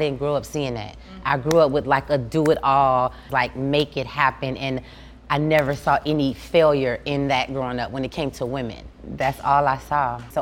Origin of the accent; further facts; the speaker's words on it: Miami, Florida, United States; For me, I'm from Miami, of course. I grew up in Liberty City.